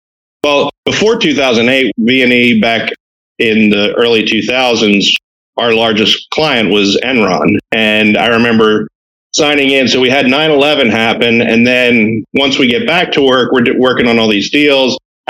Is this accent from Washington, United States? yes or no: no; New Jersey, United States; LSU law knew that I was from New Jersey, not an in-state resident.